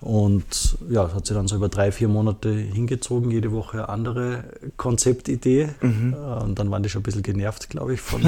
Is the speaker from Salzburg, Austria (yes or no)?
yes; Salzburg, Austria; Dann hatte natürlich schon Kontakte auch als Salzburger